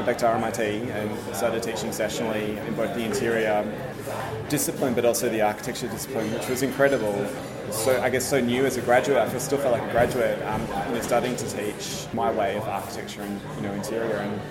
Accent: Melbourne, Victoria, Australia; the background is I am from Melbourne. I grew up in Melbourne.

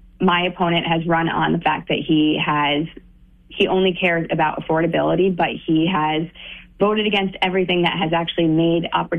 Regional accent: Kingston, New York, United States; I'm from Kingston, New York. I live here. I work here, born and raised.

